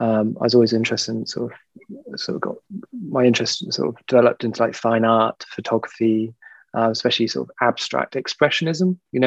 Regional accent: South West England, United Kingdom; So I grew up in the West Country, sort of near Bristol.

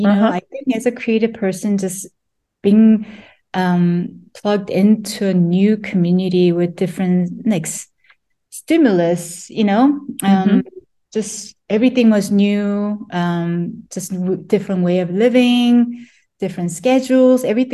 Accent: Seoul, South Korea; I grew up in Seoul. Okay. Very dense, densely populated, and in high rise and a condo. That's kind of my early upbringing, surrounded by high rise buildings.

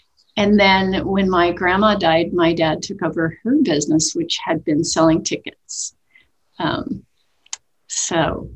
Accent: Oakland, California, United States; I grew up in the Oakland Hills in the East Bay area, San Francisco Bay area, on a little street in a fairly wooded area.

